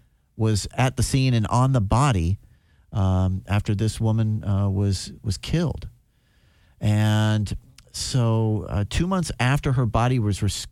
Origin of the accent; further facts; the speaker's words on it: Tacoma, Washington, United States; I grew up in Tacoma, but had a friend that lived in Federal Way.